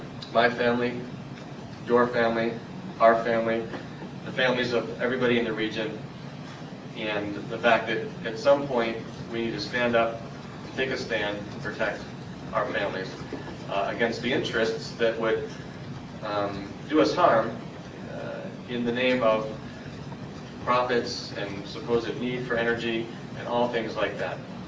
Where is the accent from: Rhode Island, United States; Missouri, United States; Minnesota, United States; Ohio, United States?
Rhode Island, United States; Burrillville; For the record … from Burrillville, Rhode Island.